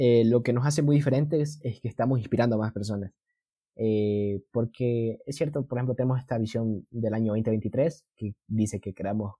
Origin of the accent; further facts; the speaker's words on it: Quito, Pichincha, Ecuador; now in Tena, Ecuador; ahorita estoy estudiando ingeniería en biotecnología y tuve que moverme de ciudad. Ahorita estoy estudiando en una ciudad en la Amazonía que se llama Tena y mi ciudad natal siempre ha sido Quito, a pesar de que también me he estado moviendo siempre a la costa